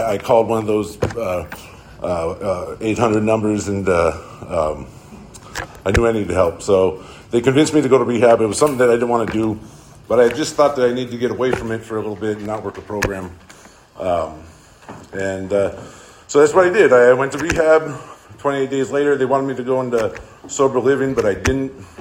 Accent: Santa Maria, California, United States; I grew up in town. I grew up in Santa Maria.

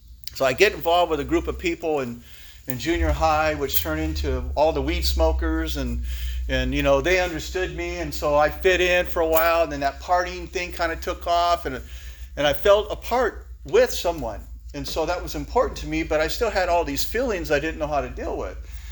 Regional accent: Guadalupe, California, United States; As a child, I grew up. I grew up in Guadalupe, California, right here.

